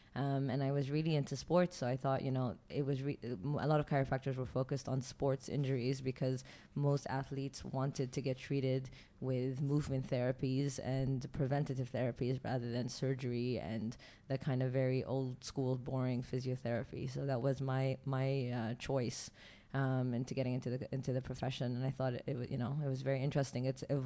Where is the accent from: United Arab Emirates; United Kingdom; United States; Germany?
United Arab Emirates; Abu Dhabi; also born or lived in Canada; I grew up in Abu Dhabi and there were no chiropractors when I was growing up. So I was actually subjected to it when I lived in Canada for a short period of time.